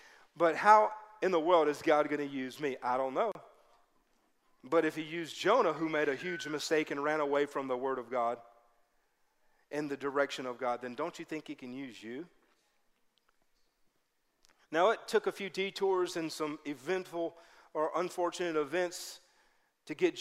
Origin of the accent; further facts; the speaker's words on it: Baton Rouge, Louisiana, United States; Because I grew up in Baton Rouge, Louisiana. My wife and I both did.